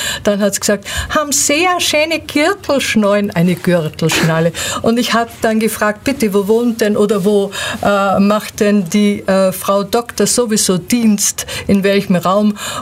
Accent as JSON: {"language": "German", "country": "Austria", "said": "Ja, ich denke, man hört es auch, ich komme aus Österreich. Das merken auch viele Schwaben, die sagen immer, kommen Sie aus Bayern?"}